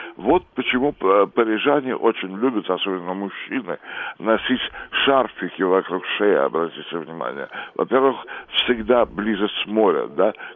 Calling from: Moscow, Russia; Нет-нет, я звоню из Москвы

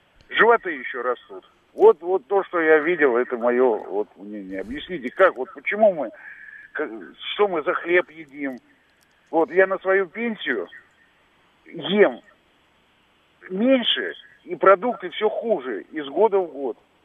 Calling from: Moscow, Russia; из Москвы.

